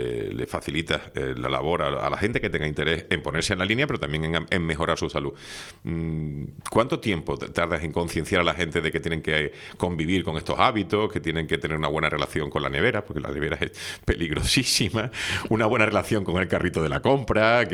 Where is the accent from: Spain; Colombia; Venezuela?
Spain; Andalusia; accent: Canarian-Andalusian; now in Canary Islands, Spain; Es que aquí en Canarias y los andaluces, yo tengo un acento canario-andaluz que es muy complicado, lo de las S.